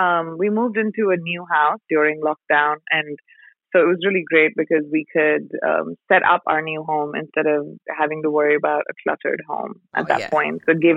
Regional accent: India; especially because I'm Indian

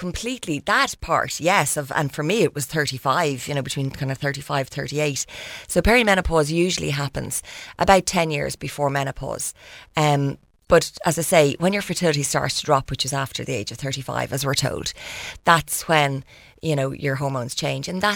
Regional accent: Ireland; certainly, as Irish people. You know, we've been so good facing a lot of issues and problems in this country

